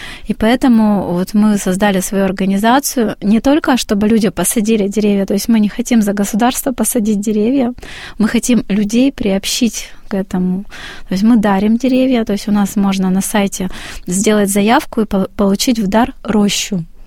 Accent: Vologda, Vologda Oblast, Russia; То есть у нас на севере, вот откуда мы из Вологды приехали, северо-запад, стала достаточно теплая погода.

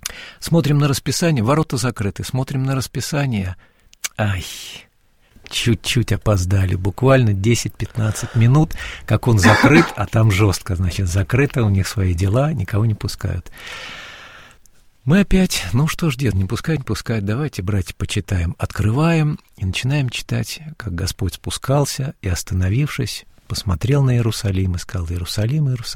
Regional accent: Siberia, Russia; он нас запустил не потому, что мы из Сибири

